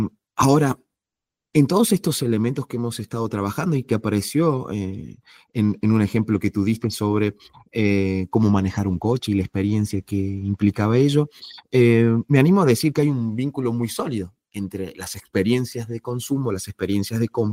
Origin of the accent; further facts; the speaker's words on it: Argentina; now in Spain; yo soy de Argentina, estamos en España